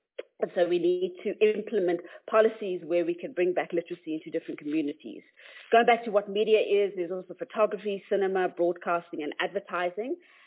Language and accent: English; South Africa; I am South African.